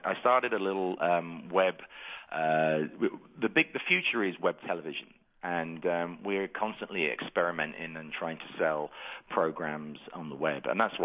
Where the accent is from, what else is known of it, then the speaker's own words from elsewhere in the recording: England, United Kingdom; I'm English, so that's why my funny accent.